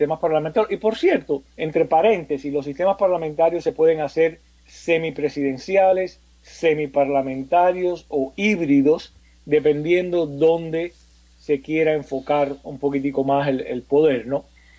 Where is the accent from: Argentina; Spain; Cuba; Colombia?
Cuba; nosotros como cubanos no hacemos bien